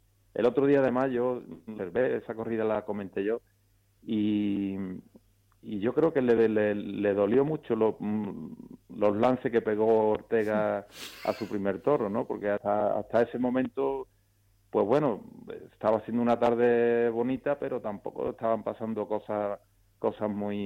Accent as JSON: {"language": "Spanish", "town": "Seville", "region": "Andalusia", "country": "Spain", "said": "que Sevilla, yo soy de Sevilla también"}